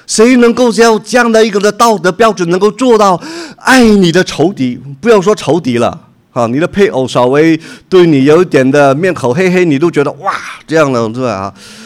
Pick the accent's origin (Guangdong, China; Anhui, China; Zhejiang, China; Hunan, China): Guangdong, China; 国语讲不过来了哈，你就想到我是广东人了是不是？